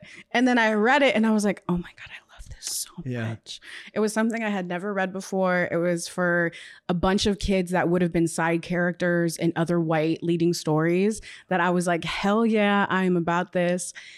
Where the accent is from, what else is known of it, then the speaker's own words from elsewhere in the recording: Orlando, Florida, United States; And I'm like, I'm from Orlando.